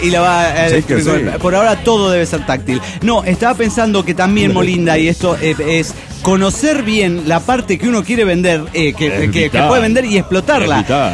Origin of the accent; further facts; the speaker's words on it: Puno, Peru; de Puno, Perú.